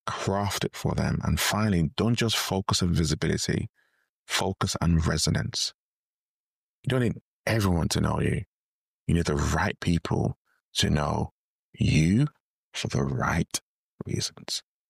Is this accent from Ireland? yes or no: no; Nigeria; Yeah, I'm Nigerian, it happens.